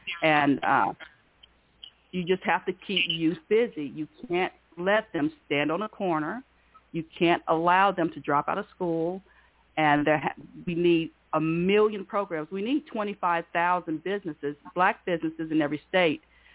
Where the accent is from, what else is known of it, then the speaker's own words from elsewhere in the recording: Salisbury, North Carolina, United States; Well, so far, about 5 generations. I'm heading into the 1700s now on Ancestry.com. So I am truly a North Carolina.